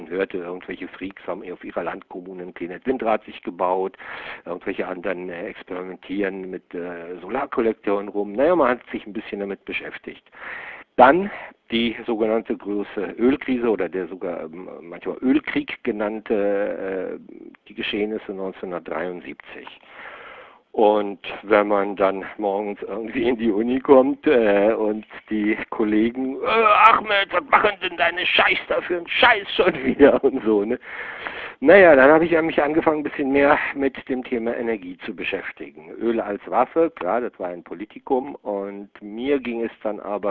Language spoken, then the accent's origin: German; Damascus, Damascus Governorate, Syria; also born or lived in Berlin; Meine Mutter aus Deutschland. Und geboren bin ich in Berlin, habe die ersten paar Jahre hier in Berlin auch verbracht und dann haben meine Eltern, da war ich etwa 5 Jahre, in Damaskus, Syrien, ein selbstständiges Ingenieurbüro eröffnet.